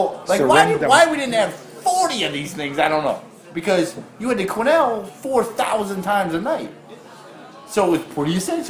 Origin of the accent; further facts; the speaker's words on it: Detroit, Michigan, United States; Maybe it's because I'm from Detroit.